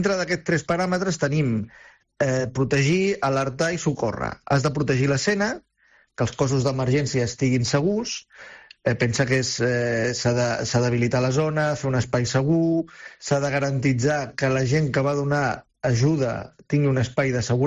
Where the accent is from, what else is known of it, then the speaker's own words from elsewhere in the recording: Girona, Catalonia, Spain; O sigui, jo soc de Girona, no?